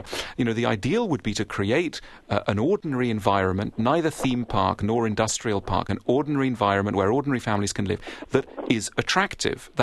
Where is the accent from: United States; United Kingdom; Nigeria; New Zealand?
United Kingdom; I'm being British and self-deprecating.